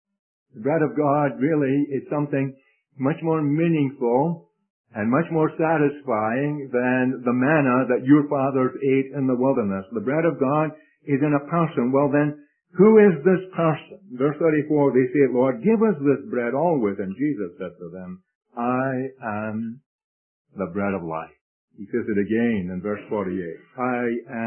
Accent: Scotland, United Kingdom; accent: Scottish; I say dew, you know, that's my Scottish accent.

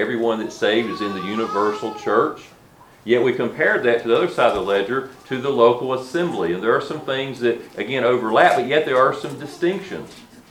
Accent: North Carolina, United States; For wherever our assembly is that we fellowship in, and we're from Central North Carolina, the assembly should ask themselves, are we a Spirit-led assembly?

